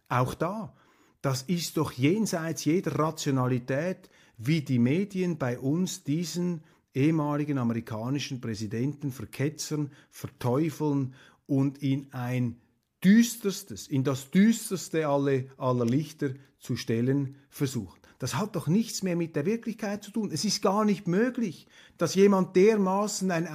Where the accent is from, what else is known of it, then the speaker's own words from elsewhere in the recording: Switzerland; now in Germany; Und ich sage Ihnen als Schweizer, ich bin froh, dass wir in Deutschland momentan so einen Kanzler haben.